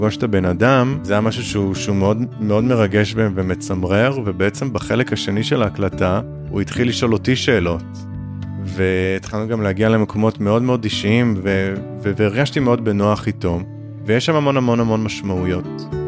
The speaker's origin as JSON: {"language": "Hebrew", "town": "Nahariya", "region": "Northern District", "country": "Israel", "tie": "born or raised there", "said": "אני בשנות ה-2000, כשגדלתי בנהריה"}